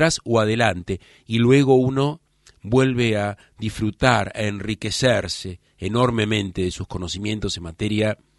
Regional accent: Buenos Aires, Argentina; soy tan argentino como el dulce de leche, soy tan porteño como el tango y he nacido en el barrio de Palermo

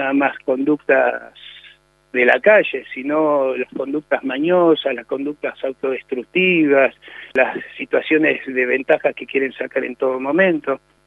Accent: Buenos Aires, Argentina; born there; Yo nací acá en Buenos Aires capital, en el Bajo Flores, barrio Rivadavia.

